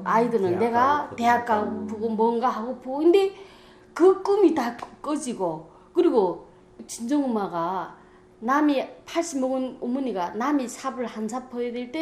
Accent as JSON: {"language": "Korean", "country": "North Korea", "lives_now": "South Korea", "said": "우리 북한 사람은 그 말이 이해되거든요."}